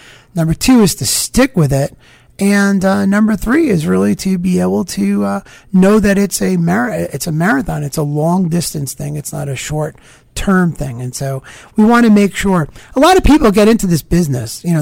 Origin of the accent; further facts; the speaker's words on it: New York, United States; You know, I'm from Long Island.